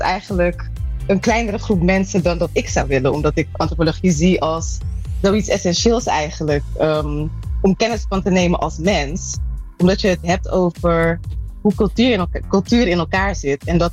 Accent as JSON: {"language": "Dutch", "country": "Netherlands", "tie": "born or raised there", "said": "Dus ik ben in Nederland opgegroeid en daar voelde ik me altijd een beetje anders."}